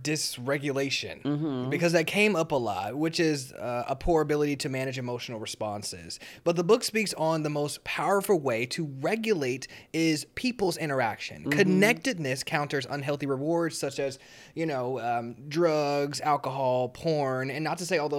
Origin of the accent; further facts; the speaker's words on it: Kansas City, Missouri, United States; everybody knows I'm from Kansas City because I say it often